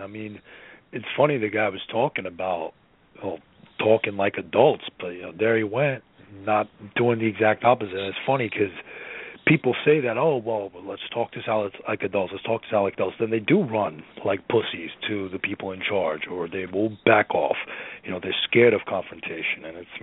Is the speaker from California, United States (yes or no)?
no; New York, United States; I'm from New York.